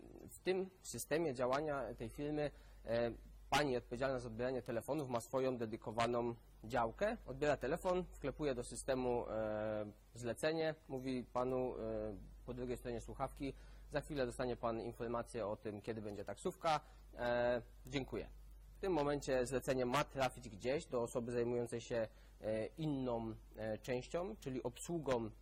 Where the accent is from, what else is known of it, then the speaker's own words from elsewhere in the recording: Gliwice, Silesian Voivodeship, Poland; Przyjechałem z Gliwic, z południa Polski